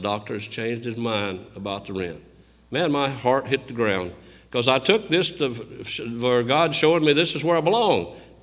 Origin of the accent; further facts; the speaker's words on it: Georgia, United States; Now, I'm from Georgia, but it didn't take me too long to take the deal up.